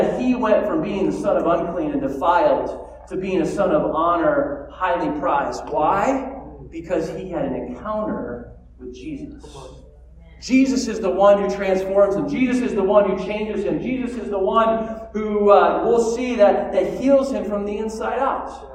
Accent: California, United States; because I grew up near Oceanside and I grew up near that space, and it was nothing like that when I grew up.

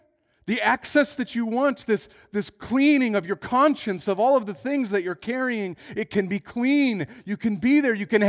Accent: Casper, Wyoming, United States; I grew up in Casper, Wyoming, so I was about to go on a very exotic trip on my own to Minneapolis.

